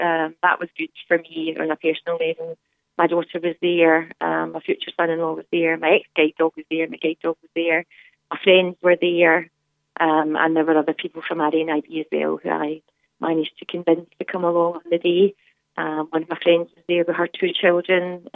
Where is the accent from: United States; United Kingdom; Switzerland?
United Kingdom; Glasgow, Scotland; I'm from Glasgow